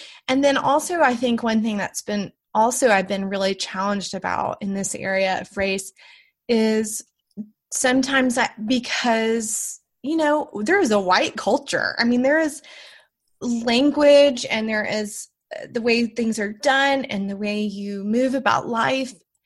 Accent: Southern United States, United States; I grew up in the South, and so I don't know what it's like in other areas of the country

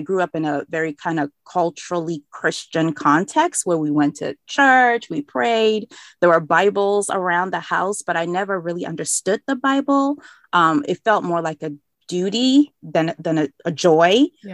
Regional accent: Maryland, United States; also born or lived in Ghana; I came to the United States just before I was 10. And I've been here since. I live in the DC. I live in DC proper, actually, but I've always kind of lived in the DC metro area in Maryland.

